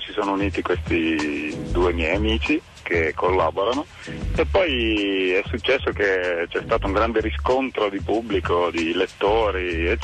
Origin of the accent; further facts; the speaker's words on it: Vetralla, Lazio, Italy; io sono di Vetralla